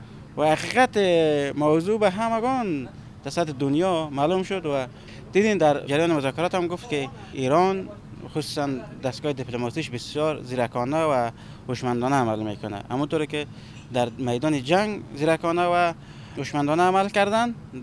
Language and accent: Persian; Afghanistan; ما هم به عنوان کسی که ما از افغانستان هستیم